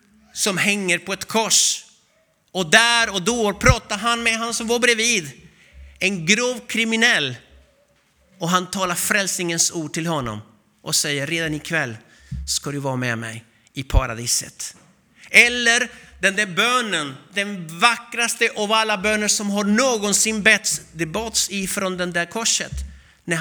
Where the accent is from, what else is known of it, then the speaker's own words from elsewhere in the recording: Albania; Och han pratar med lite dialekt från norra Albanien där jag kommer ifrån.